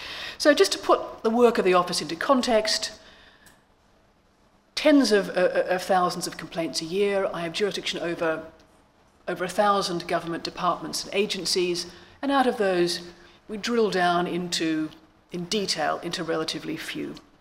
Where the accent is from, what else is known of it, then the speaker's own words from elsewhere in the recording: Victoria, Australia; moved away; although I grew up in Victoria, I've been out of the country for about 30 years